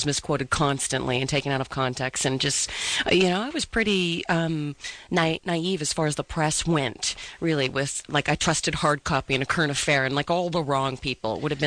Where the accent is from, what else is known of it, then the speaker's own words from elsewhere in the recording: Steubenville, Ohio, United States; growing up in Steubenville and sort of a small-town girl